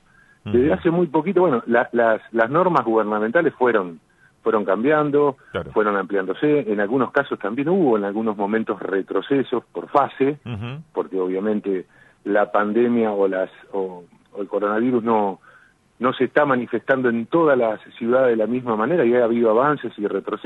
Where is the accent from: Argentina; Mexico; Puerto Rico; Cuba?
Argentina; como ciudadanos argentinos